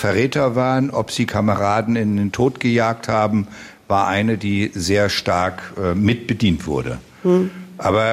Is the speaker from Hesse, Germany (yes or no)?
yes; Marburg, Hesse, Germany; Und jetzt komme ich aus Marburg.